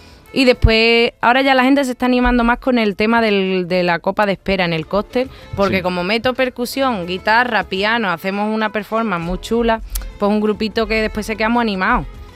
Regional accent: Almonte, Andalusia, Spain; yo no soy así, yo soy una muchacha de Almonte, normal, de toda la vida de Dios

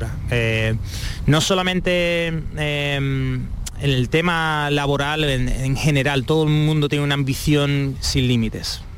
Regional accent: Conil, Andalusia, Spain; also born or lived in Seville; Yo pasé por esas también desde muy pequeño en Conil, casi nací en Conil, si no fuera porque mi madre decidió de volverse a Sevilla

